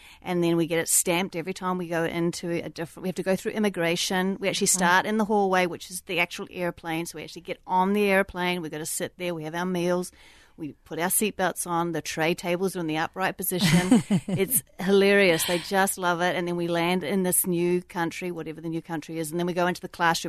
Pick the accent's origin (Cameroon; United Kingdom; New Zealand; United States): New Zealand; also born or lived in Australia; because I lived in Australia for 10 years. So I have lots of material for that. And New Zealand, because I grew up in New Zealand.